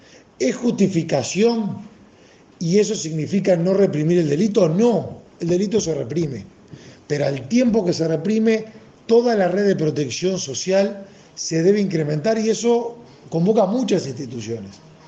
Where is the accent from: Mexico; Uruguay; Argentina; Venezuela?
Uruguay; Y felicitamos y como uruguayos reconocemos el trabajo realizado.